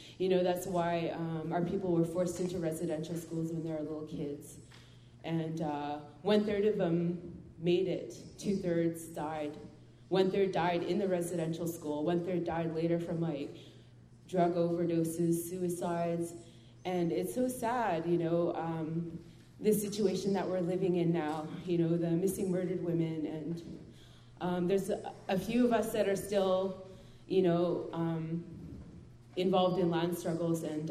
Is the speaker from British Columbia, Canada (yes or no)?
yes; British Columbia, Canada; I'm from the Ntlagatmus Nation, that's in the interior of BC.